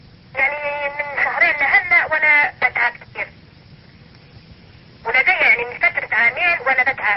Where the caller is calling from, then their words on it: Libya; انا من ليبيا بتكلم